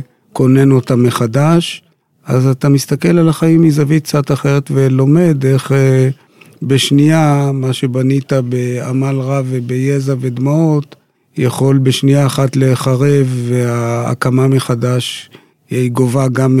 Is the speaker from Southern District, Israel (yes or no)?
no; Kiryat Motzkin, Haifa District, Israel; now in Tel Aviv, Israel; חי בתל אביב כבר הרבה שנים, נולדתי וגדלתי בקריות, בקריית מוצקין